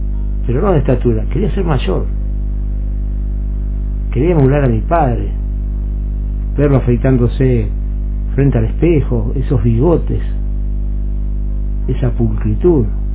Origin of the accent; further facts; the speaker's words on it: Las Lajas, Neuquén, Argentina; also born or lived in Clorinda; desde Clorinda, donde yo nací, a Las Lajas, provincia de Neuquén.